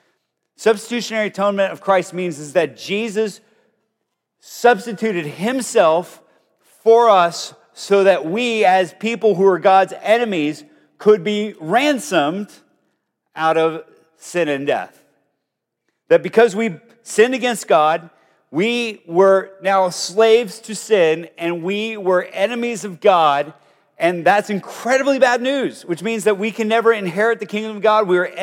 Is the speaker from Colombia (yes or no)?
yes; Colombia; I grew up in South America, in Colombia, where people were getting kidnapped a lot when I was in my childhood.